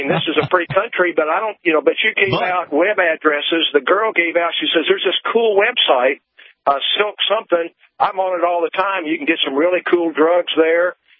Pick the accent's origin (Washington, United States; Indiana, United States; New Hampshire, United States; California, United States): Indiana, United States; I'm from Indiana originally, but I've been down south now, I guess, long enough.